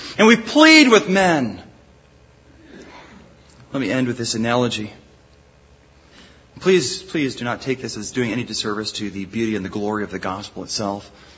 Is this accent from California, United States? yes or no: yes; California, United States; I'm from California, I can probably get away with this.